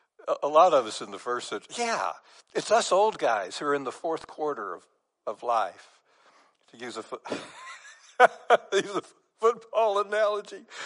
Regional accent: United States; You know, just as an American in 21st century, I might stand up here and say, hey, we're all going to go to Blackburn's barbecue for lunch.

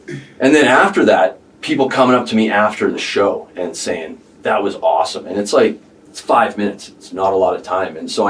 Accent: Canada; I'm Canadian. Fuck that shit, man.

